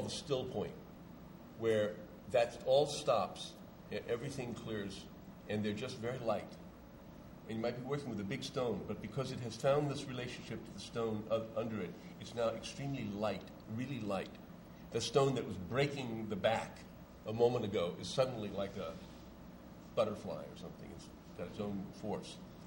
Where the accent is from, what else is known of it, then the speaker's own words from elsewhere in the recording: United States; I mean, I'm an American.